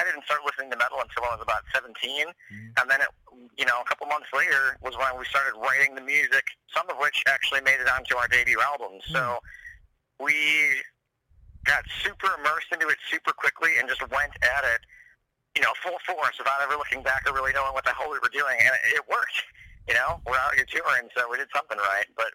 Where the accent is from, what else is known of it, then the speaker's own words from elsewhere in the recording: Chicago, Illinois, United States; May is kind of an odd month for U.S. tours, just because we're from Chicago, where it can fluctuate in May between snowing or 100-degree weather.